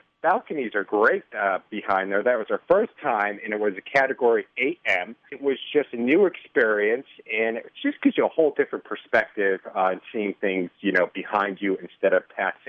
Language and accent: English; Connecticut, United States; now in Chicago, United States; Originally from Connecticut.